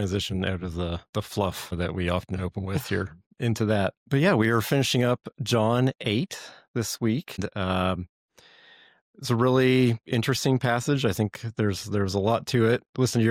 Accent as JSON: {"language": "English", "country": "Canada", "said": "I'm from Canada originally, so I will be cheering for my country of origin in that season."}